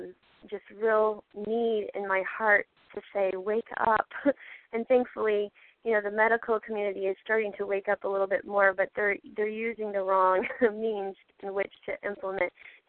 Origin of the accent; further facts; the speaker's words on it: Michigan, United States; I'm from Michigan.